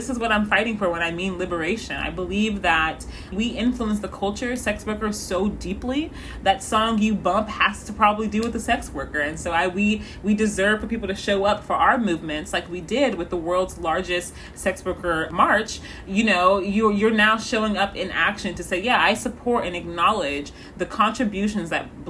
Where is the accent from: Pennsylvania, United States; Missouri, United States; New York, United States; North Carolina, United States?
Missouri, United States; I am from Missouri. I went to school for a few years in St. Louis, Missouri, around the beginning of Black Lives Matter.